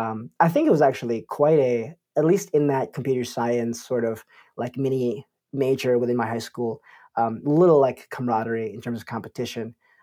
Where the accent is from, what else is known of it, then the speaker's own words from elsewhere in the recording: Teaneck, New Jersey, United States; I'm part Haitian, I'm part Filipino. Right. I grew up in a town called Teaneck, New Jersey, which is one of the most Orthodox Jewish towns in the entire country.